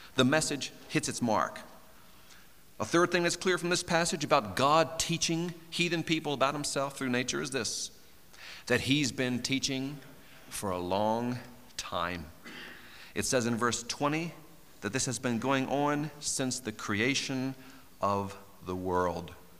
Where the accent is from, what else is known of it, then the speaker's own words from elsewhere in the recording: Maryland, United States; I grew up in Maryland, and in Maryland we eat a lot of crabs.